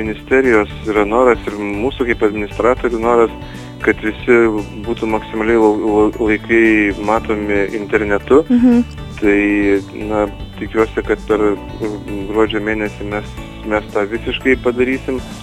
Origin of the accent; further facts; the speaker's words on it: Šiauliai, Šiauliai County, Lithuania; didžiuotis, kad mes esame lietuviai, šiauliečiai